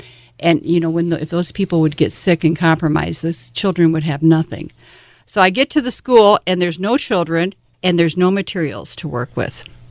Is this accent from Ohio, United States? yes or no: no; Mobridge, South Dakota, United States; I grew up in Mobridge.